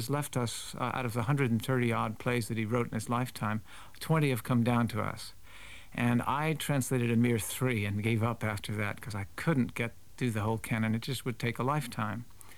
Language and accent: English; United States; I'm an American after all, so I would say immediately Neil Simon.